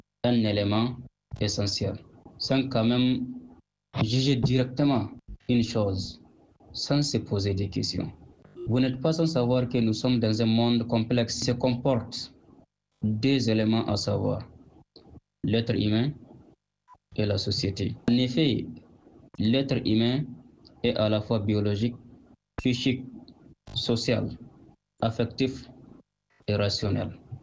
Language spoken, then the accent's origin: French; Niger; je suis nigérien.